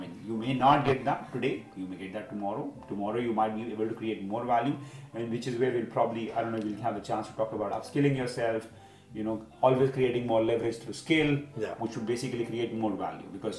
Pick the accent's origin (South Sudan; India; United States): India; as an Indian, I can vouch more for this philosophy that Naval talks about